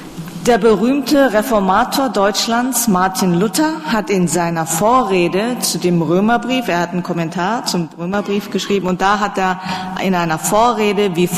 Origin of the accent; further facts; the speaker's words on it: South Korea; German is a second language; also born or lived in Hamm, Germany; ich bin aus Südkorea. Ich bin in Korea geboren und aufgewachsen, war aber 7 Jahre in meiner Kindheit in Hamm, Nordrhein-Westfalen.